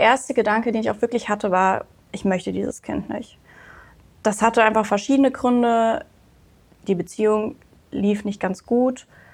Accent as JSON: {"language": "German", "town": "Frankfurt", "region": "Hesse", "country": "Germany", "said": "ich bin 25, ich komme aus Frankfurt, bin Physiotherapeutin"}